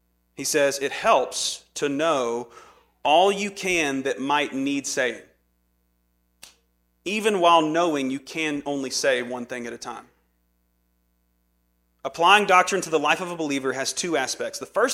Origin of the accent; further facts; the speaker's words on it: Louisiana, United States; I'm from Louisiana. We don't teach people how to speak there.